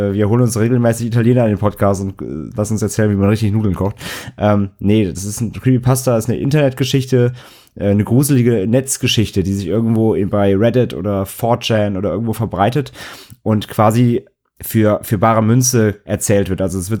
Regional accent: Rhineland, Germany; born there; now in Hamburg, Germany; ich komme aus Hamburg, beziehungsweise gebürtig, ich bin hier aus dem Rheinland. Wohne aber seit knapp 7 Jahren in Hamburg.

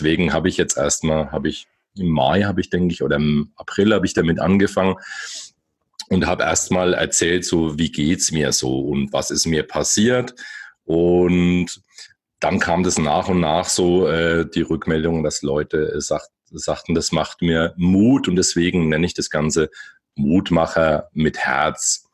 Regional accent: Bamberg, Bavaria, Germany; now in Bayreuth, Germany; Ich bin hier erst hergezogen, ursprünglich bin ich aus Bamberg.

